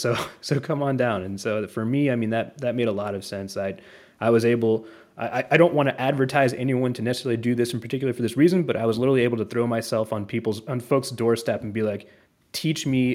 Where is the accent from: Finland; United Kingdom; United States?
United States; North Carolina; I'm also from North Carolina originally, so that was not a difficult decision to make